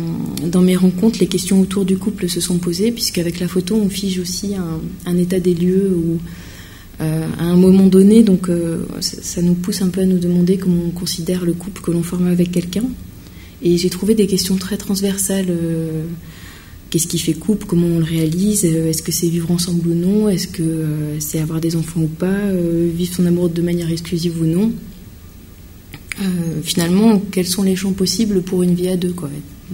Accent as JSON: {"language": "French", "region": "Grand Est", "country": "France", "tie": "born or raised there", "said": "moi j'ai grandi en Alsace, donc une région très conservatrice"}